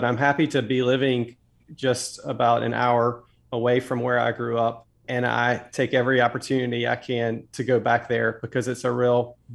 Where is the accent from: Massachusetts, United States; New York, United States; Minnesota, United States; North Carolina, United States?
North Carolina, United States; Farmville; I grew up in a small town in the eastern part of North Carolina. Believe it or not, the name of the town is Farmville, for all the farms that surround the community.